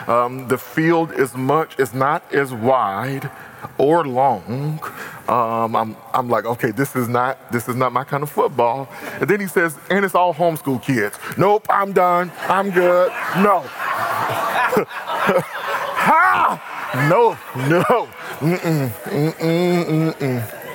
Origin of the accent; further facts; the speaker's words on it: Texas, United States; and then on top of that, I'm from Texas, okay? So we think we're it when it comes to football.